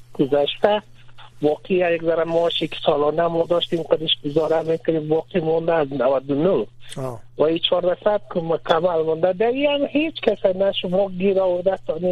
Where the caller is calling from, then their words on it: Kabul, Afghanistan; از کابل هستم محترم.